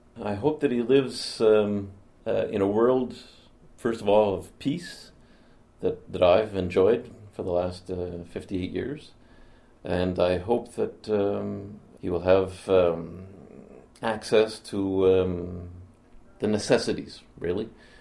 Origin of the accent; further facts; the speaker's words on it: New Brunswick, Canada; now in Montreal, Canada; I live in Montreal. I've lived here for the last 37 years. I'm originally from New Brunswick.